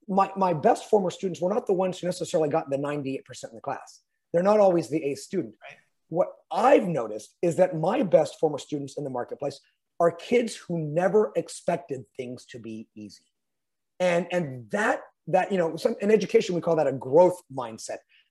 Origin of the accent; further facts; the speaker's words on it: California, United States; I'm a Californian.